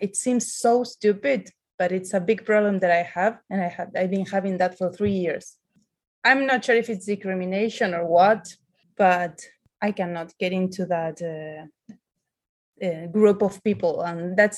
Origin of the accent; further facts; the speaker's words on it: Argentina; English is a second language; I am from Argentina, but I also have the Spanish passport